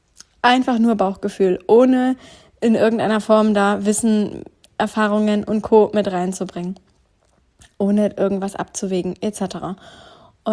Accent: Northern Germany, Germany; Einmal in Norddeutschland, in meiner eigentlichen Heimat, wo ich herkomme, wo meine ganze Family lebt. Und ein zweites Zuhause mittlerweile hier in dem Wohnort meines Partners.

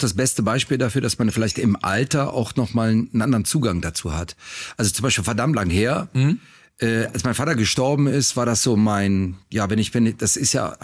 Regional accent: Cologne, North Rhine-Westphalia, Germany; accent: Kölsch; first language Kölsch; für mich ist Kölsch auch immer meine Muttersprache

